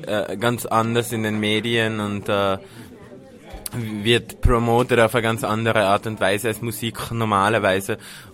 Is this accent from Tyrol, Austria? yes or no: yes; Tyrol, Austria; auch meine Heimat Tirol